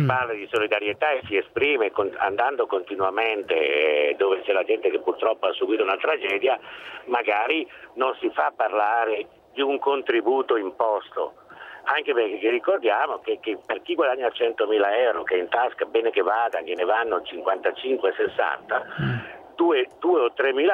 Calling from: Bergamo, Lombardy, Italy; ma sono da Bergamo

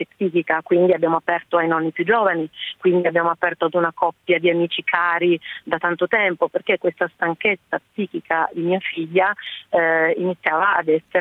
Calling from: Turin, Piedmont, Italy; sono di Torino

